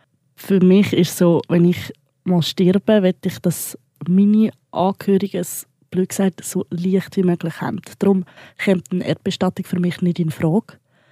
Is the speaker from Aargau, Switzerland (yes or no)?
yes; Aargau, Switzerland; ich bin 23, komme aus dem Aargau, habe aber trotzdem irgendwie alles andere als ein Aargauer Dialekt.